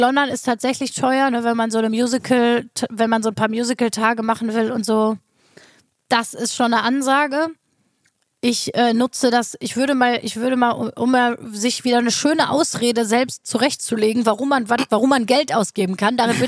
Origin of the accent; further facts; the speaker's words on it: North Rhine-Westphalia, Germany; accent: Ruhrpott; ich war mir überhaupt nicht bewusst, so, dass ich eigentlich so einen krassen Ruhrpott-Akzent habe.